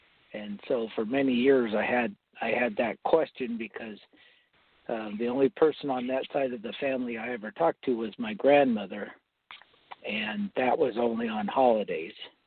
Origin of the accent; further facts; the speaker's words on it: Colorado, United States; from Colorado, and I'm 53 years old, and my heritage, I'm Apache from the Taos Pueblo.